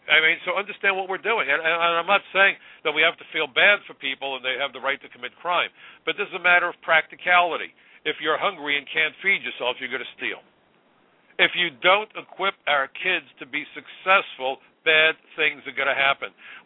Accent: United States; But as an American, I have a tuning knob.

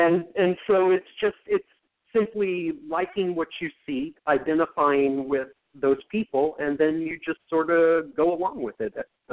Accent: California, United States; I did. I grew up in Southern California in a kind of semi-rural area

